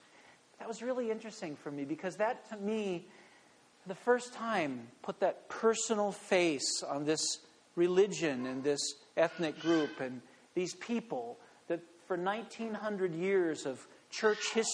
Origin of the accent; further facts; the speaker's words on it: Minnesota, United States; I told him I was a student at Guildford School of Acting, and he asked me, "Where are you from?" And I'm sure he could hear that I wasn't British, and so I said, "I'm from Minnesota."